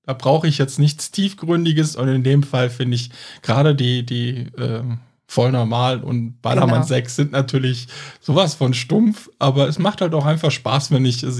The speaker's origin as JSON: {"language": "German", "town": "Cologne", "region": "North Rhine-Westphalia", "country": "Germany", "said": "also wir kommen aus Köln"}